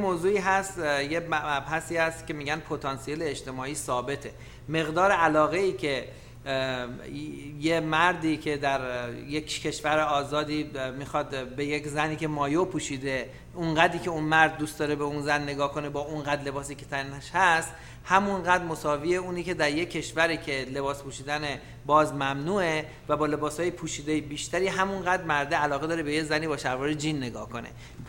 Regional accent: Iran; بازم چون ما ایرانی هستیم به اونا کشش بیشتره

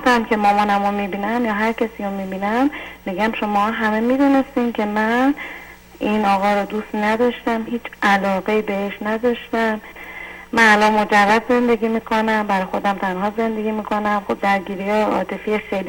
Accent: Khuzestan, Iran; من خب خوزستانی هستم، توی شهر کوچیک خوزستان واسه دخترها رو خیلی زود شوهر بدم

